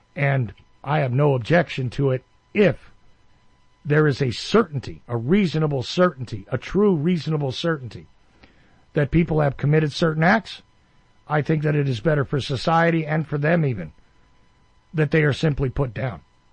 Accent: United States; I know I got a raspy voice and I'm American, but you know, please, it's a different accent.

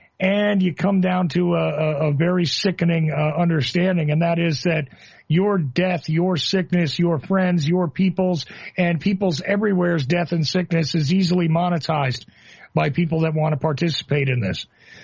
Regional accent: Northeast, United States; also born or lived in South; you can definitely tell that I'm probably from the Northeast, but occasionally you'll hear that I lived in the South. But I can hear definitely a little bit of that Midwest.

